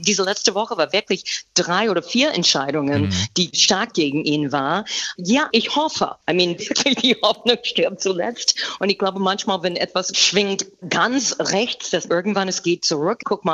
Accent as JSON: {"language": "German", "region": "Massachusetts", "country": "United States", "second_language": "German", "said": "Jeder Staat, jede kleine, wie mein Heimat Massachusetts, ein kleiner Bundesstaat."}